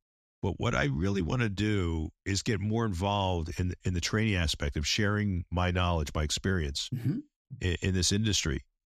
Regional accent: The Bronx, New York, United States; he's from the Bronx, I'm originally from the Bronx, and you know, sort of kind of tough, rough and ready approach.

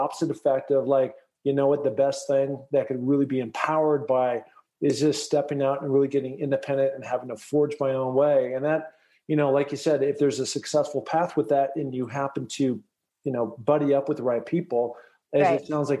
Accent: Seattle, Washington, United States; I went to Roosevelt High School. I grew up near the University of Washington. You know, I kind of grew up in that Sandpoint, Lowerhurst area.

